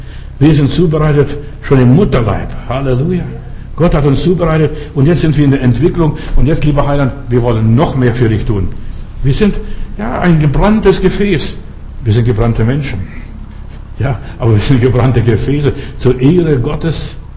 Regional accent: Lithuania; Ich kriege vorgestern einen Anruf aus Litauen, wo ich herkomme.

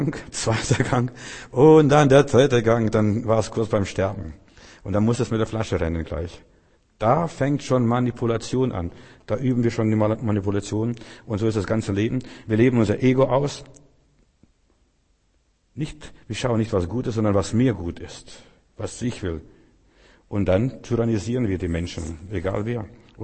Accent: Russia; moved away; als wir noch in Russland waren, ich komme aus der Sowjetunion, als wir noch in Russland waren

